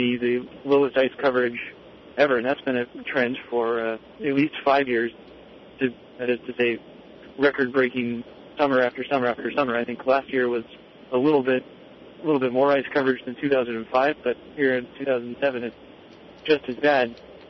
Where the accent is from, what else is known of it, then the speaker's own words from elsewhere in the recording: Canada; So far they haven't sniffed me out as a Canadian, and I've come from pretty close, though.